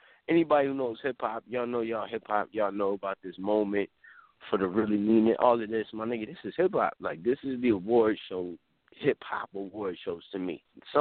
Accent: Queens, New York, United States; I'm from New York, my nigga. I'm from Queens.

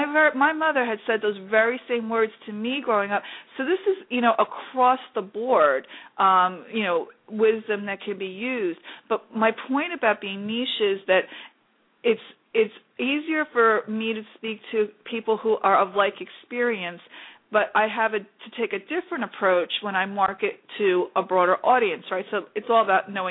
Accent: Ireland; part of being Irish is that no one will let you get a big head.

